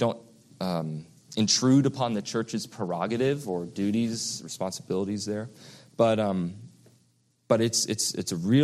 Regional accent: East Coast, United States; When I grew up on the East Coast

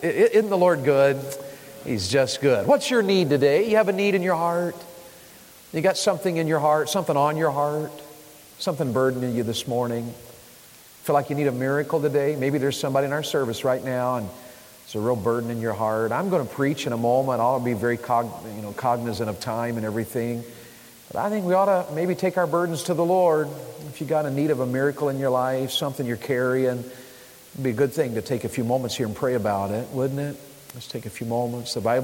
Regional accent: Tennessee, United States; He has some East Tennessee roots there, and I was raised in East Tennessee.

